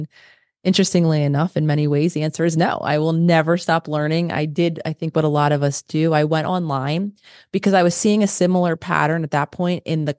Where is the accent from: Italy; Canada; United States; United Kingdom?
United States; Philadelphia, Pennsylvania; City back to Philadelphia, which is where I'm originally from. So I was able to, you know, live in my hometown, if you will, near my family